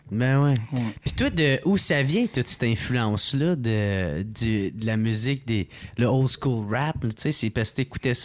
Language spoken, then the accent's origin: French; Gatineau, Quebec, Canada; petit gars de Gatineau, esti. Ah, je trouve ça nice. C'est ça, les deux, on vient de Gatineau, on vient de ce coin-là.